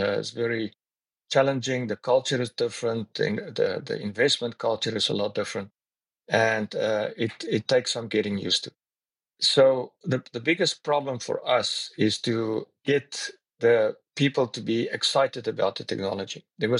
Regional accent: South Africa; moved away as an adult; also born or lived in Norway / Spain; now in Andorra; I'm from South Africa originally. I'll go to Spain. And today I'm residing in Andorra.

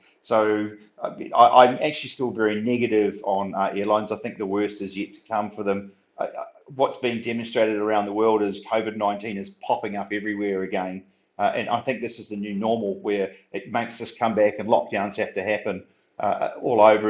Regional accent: New Zealand; I'm from New Zealand, and yeah, New Zealand's had some quite tough times as well

